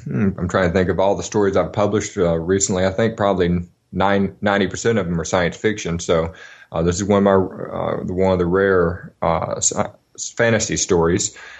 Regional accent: Alabama, United States; I grew up in Alabama.

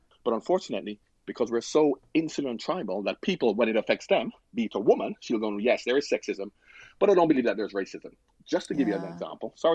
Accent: Jamaica; I'm from Jamaica. I've been going to America since I was born.

